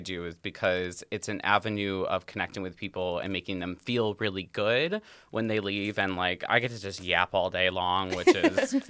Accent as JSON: {"language": "English", "town": "Holland", "region": "Ohio", "country": "United States", "tie": "born or raised there", "said": "Yeah, so I am a Toledo native, born, corn-fed, and raised is what I like to say. I grew up in the Holland area and kind of stuck around Toledo and surrounding cities and communities of Toledo. Currently still live in Toledo"}